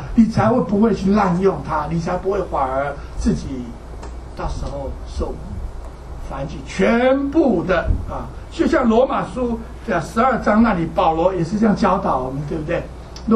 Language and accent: Chinese; China; 你知道我们中国人还喜欢吃脖子好像啊